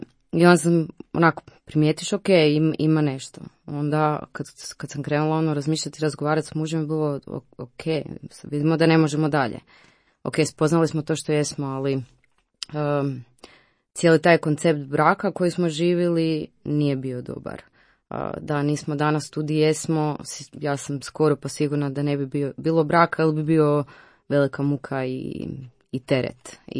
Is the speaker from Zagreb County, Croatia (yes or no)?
yes; Zagreb, Zagreb County, Croatia; Ja sam iz Zagreba, odrasla sam tu, evo, blizu Radio Marije, u posljemenskoj zoni